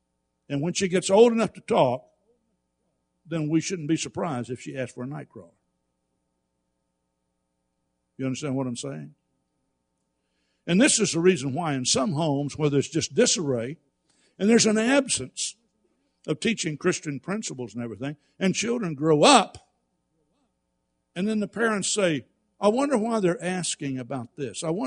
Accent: the South, United States; I develop an appetite for Southern food because I grew up in the South.

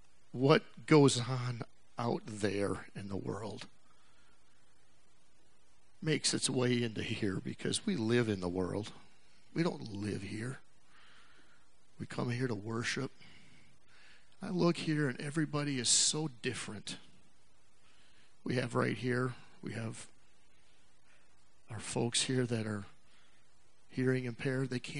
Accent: Texas, United States; I came from Texas. They got a different way of thinking in Texas.

